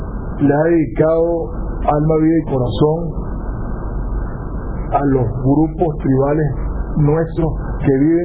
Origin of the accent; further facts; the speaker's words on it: Venezuela; un grupo de personas como venezolanos que nos duele la República